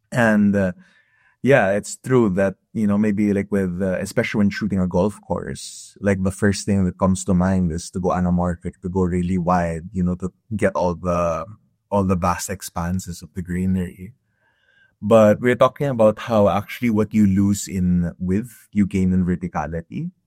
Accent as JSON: {"language": "English", "country": "Philippines", "tie": "born or raised there", "moved": "as an adult", "said": "I am Filipino. I mean, I grew up in the Philippines. I was in the Philippines till I was like 26 years old."}